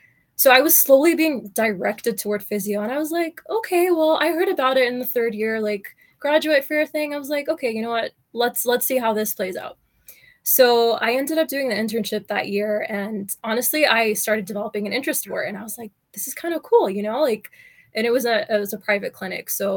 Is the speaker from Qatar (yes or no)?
yes; Qatar; So I had, like I said, I grew up in Qatar. So I wasn't really exposed to physio as much growing up.